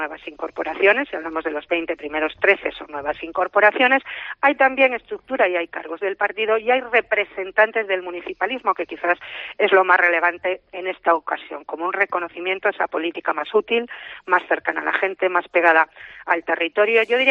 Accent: Cantabria, Spain; como cántabra, qué suerte, qué orgullosa de ser cántabra, de vivir en una tierra que lo tiene todo

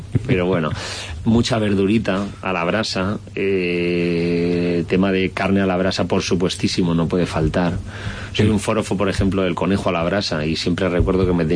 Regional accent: Alicante, Valencian Community, Spain; also born or lived in Aragon; Nosotros somos maños, pero joder, nos consideramos alicantinos. Llevamos aquí prácticamente toda la vida.

